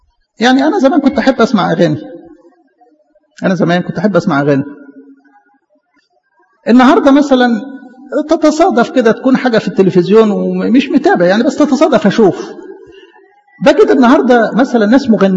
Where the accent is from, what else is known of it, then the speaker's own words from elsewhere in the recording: Egypt; إحنا كشرقيين أو كمصريين بالأكتر بنحب خلفة الولاد